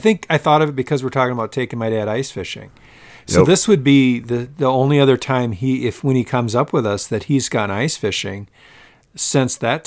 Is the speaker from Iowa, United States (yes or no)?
yes; Iowa, United States; also born or lived in Minnesota; And so I was born, they moved to Iowa, and I was born in Minnesota, but they moved to Iowa when I was young.